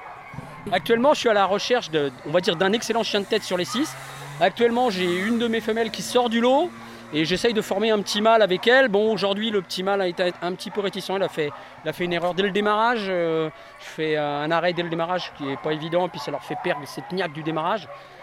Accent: Hauts-de-France, France; je viens de l'Oise, donc à 500 km d'ici.

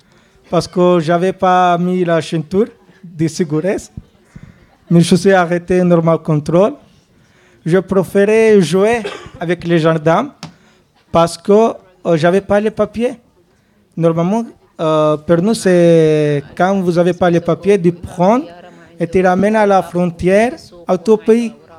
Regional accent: Kosovo; French is a second language; also born or lived in Italy; now in France; je suis du Kosovo, mais je n'ai pas les papiers du Kosovo. Je suis vécu à l'Italie. Mais il n'y a pas les papiers italiens. Donc, je ne sais pas même moi que je suis.

